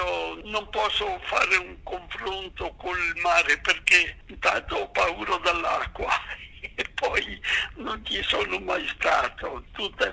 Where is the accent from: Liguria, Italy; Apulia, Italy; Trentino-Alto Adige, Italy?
Trentino-Alto Adige, Italy; E poi io sono dalla Val di Fiemme e per noi il fondo è lo sport preferito.